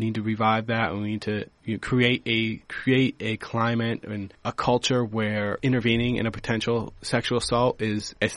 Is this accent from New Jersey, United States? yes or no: no; Rockford, Iowa, United States; I'm from Rockford, Iowa, which is north central part of the state, kind of by Mason City.